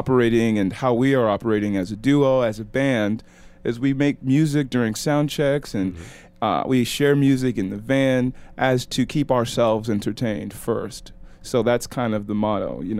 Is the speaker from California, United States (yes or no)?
yes; California, United States; I'm from California and didn't come up with so much money